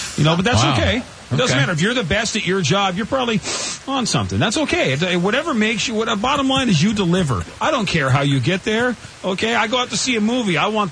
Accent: Washington, United States; Well, growing up in Washington, that's nothing but Indian country up there.

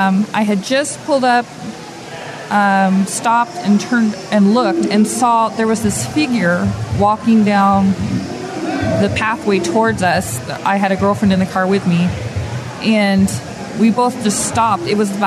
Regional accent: New Braunfels, Texas, United States; also born or lived in California; I'm from New Braunfels, Texas.

